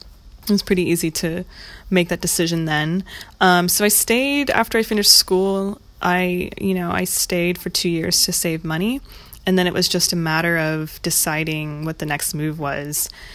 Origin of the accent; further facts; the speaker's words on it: Ohio, United States; now in San Francisco, United States; I went to school in Ohio, I'm from Ohio, and I always knew I wanted to leave.